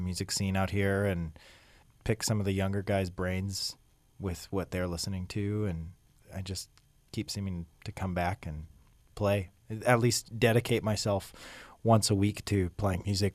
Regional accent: San Francisco, California, United States; also born or lived in New York; I'm from San Francisco, where I went to a public arts high school and studied jazz there. Moved to New York and studied at a conservatory called the New School for Jazz and Contemporary Music.

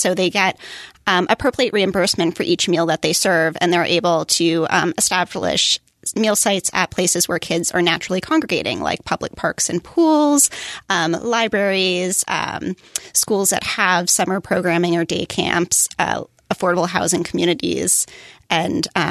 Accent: Burlington, Vermont, United States; So in my hometown of Burlington, they have a really great program

